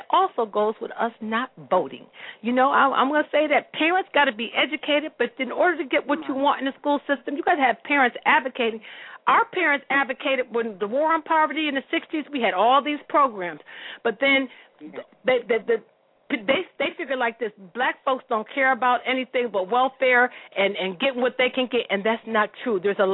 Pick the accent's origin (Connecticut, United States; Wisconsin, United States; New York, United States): Connecticut, United States; Bridgeport; now in Georgia, United States; first started talking about Bridgeport, that I, too, am a Connecticut-born native.